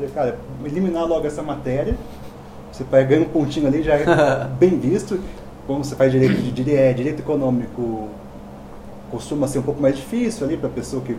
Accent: Rondônia, Brazil; also born or lived in Paraná; Eu sou do interior do Paraná. Minha família mudou para Rondônia, então eu sou do interior mesmo, lá de Rondônia, lá do Nortão. Então, praticamente, me considero rondoniense.

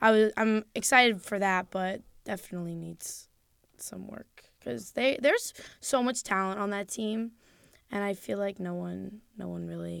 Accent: New Jersey, United States; From Jersey, okay. Yeah. I'm from Jersey.

